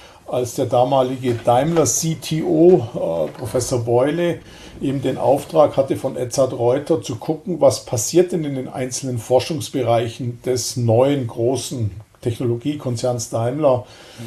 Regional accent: Lindau, Bavaria, Germany; Also ich bin ja aus Lindau, wohne in Lindau am Bodensee und das ist einfach schön.

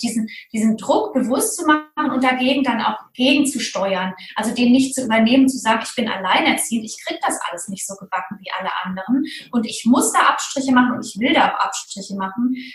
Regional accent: West Germany, Germany; Wir sind in Westdeutschland groß geworden.

